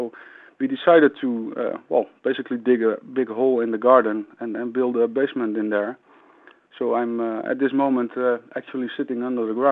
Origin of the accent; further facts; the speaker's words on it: Netherlands; and that I'm obviously from the Netherlands.